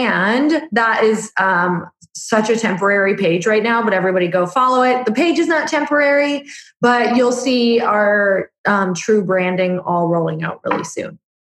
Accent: Midwest, United States; I'm from the Midwest, so I can say all these things that are not actually totally.

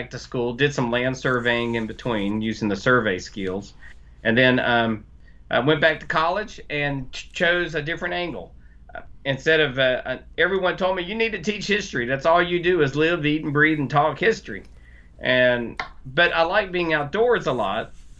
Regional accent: North Carolina, United States; I'm from North Carolina, of course.

